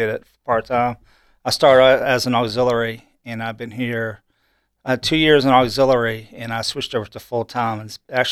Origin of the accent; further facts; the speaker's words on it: Colonial Beach, Virginia, United States; I'm actually from Colonia Beach